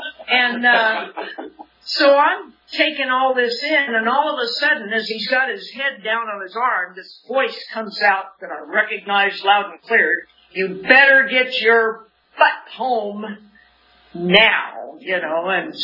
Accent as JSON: {"language": "English", "town": "Springville", "country": "United States", "tie": "born or raised there", "said": "I was raised in Springville, and I currently live in Springville"}